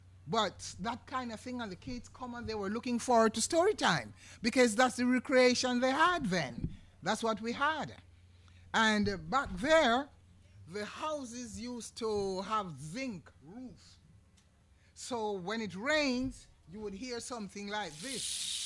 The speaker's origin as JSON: {"language": "English", "country": "Jamaica", "said": "As a Jamaican storyteller, let me just ask a few questions."}